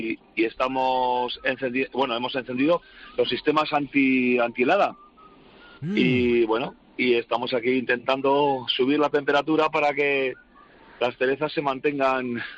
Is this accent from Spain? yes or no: yes; Solvés, Aragon, Spain; estamos a 15 kilómetros de Calatayud, y bueno, pues en mi pueblo Solvés, que es un pueblecito pues pequeño de la comarca de Calatayud, donde viven apenas 100 personas